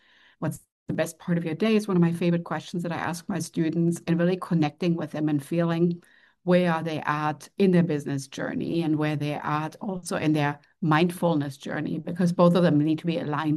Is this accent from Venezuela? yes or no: no; Germany; English is a second language; now in United States; You could maybe hear from my name or from my accent. Came from Germany.